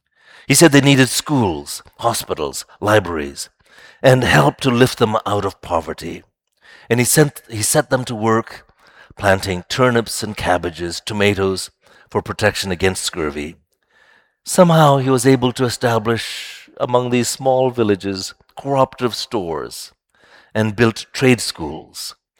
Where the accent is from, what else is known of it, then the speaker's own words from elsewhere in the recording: Ghana; I remember as a kid growing up in Ghana, as a teenager